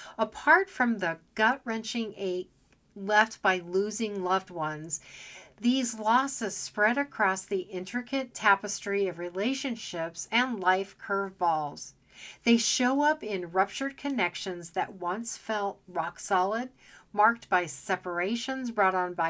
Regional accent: Phoenix, Arizona, United States; also born or lived in Washington; After growing up in Phoenix, Arizona, my husband and I called Washington State home for 8 incredible years.

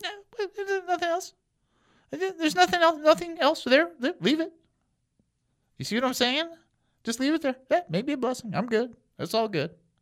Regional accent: Michigan, United States; Okay, so I grew up in Michigan.

